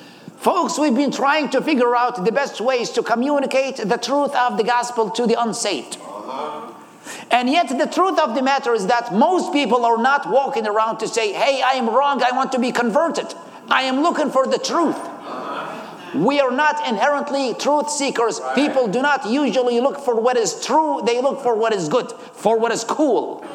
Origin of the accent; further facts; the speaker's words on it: Baghdad, Baghdad Governorate, Iraq; English is a second language; I am 38. I was born and raised in Baghdad, Iraq.